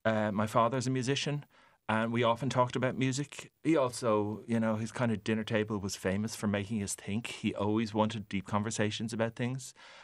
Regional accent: Bray, County Wicklow, Ireland; But I was growing up in Bray. It wasn't a hotbed for traditional Irish music at the time.

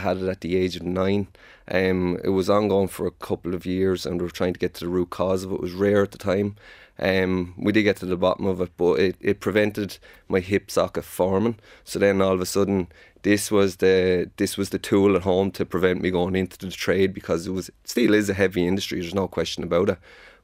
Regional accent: Arklow, Leinster, Ireland; So, grew up on the Beach Road in Arklow in County Wicklow.

